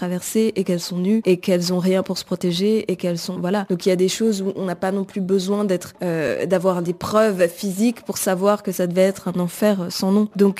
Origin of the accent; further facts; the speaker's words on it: Benin; moi, je suis béninoise et j'ai envie d'avoir la preuve.